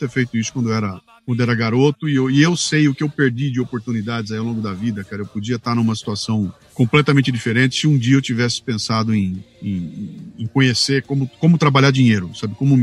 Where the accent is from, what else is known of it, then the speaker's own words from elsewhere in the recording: Bauru, São Paulo, Brazil; eu também falo porta, porco. É, eu sou de Bauru. Eu tenho ali um que caipira, então o agronegócio no fundo tá na minha veia.